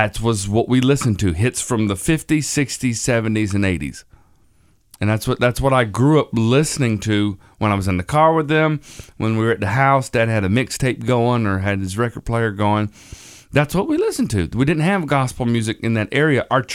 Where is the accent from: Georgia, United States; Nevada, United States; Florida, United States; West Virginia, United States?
Florida, United States; Yes, I grew up in Florida.